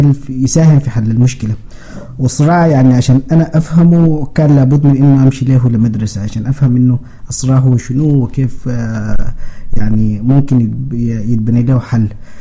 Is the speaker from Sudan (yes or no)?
yes; Sudan; moved away as an adult; also born or lived in Uganda / Kenya / Rwanda; now in United States; ومنها طلعت من السودان في 2006، وجيت يعني جيت أمريكا هنا، رجعت قعدت في الإغليم يعني في أوغندا، في كينيا، في رواندا.